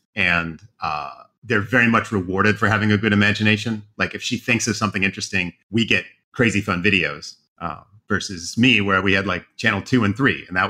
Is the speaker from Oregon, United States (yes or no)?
yes; Oregon, United States; No, I grew up in Oregon, but okay. I ended up getting a scholarship to U of I for engineering.